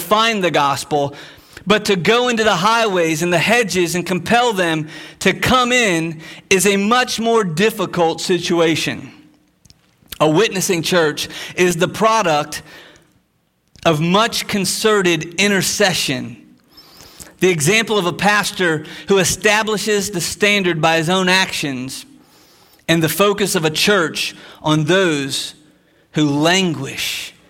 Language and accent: English; Stuart, Florida, United States; I just remember fishing as a kid on the East Coast growing up near Stewart here in Florida, and my dad would take me fishing.